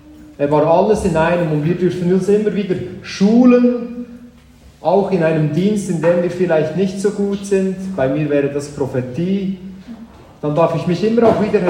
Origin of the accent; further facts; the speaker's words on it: Trimstein, Bern, Switzerland; der zieht da bei Trimstein durch, das ist bei meinem Elternhaus, wo ich aufgewachsen bin.